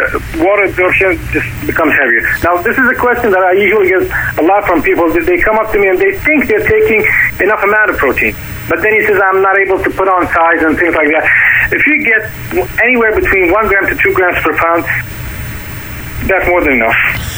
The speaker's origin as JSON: {"language": "English", "country": "Bahrain", "lives_now": "Abu Dhabi, United Arab Emirates", "said": "I'm actually, at the moment, I'm in the United Arab Emirates, but I'm originally from Bahrain."}